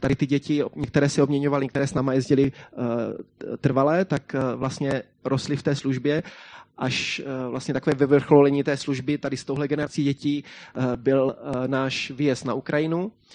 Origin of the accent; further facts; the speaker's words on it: Šlapanice, South Moravian Region, Czechia; a když říkám, že jsme z Brna, tak nejsme úplně z Brna, bydlíme na dojezd jednoho trolejbusu ve Šlapanicích, takže jsme ve skutečnosti ze Šlapanic.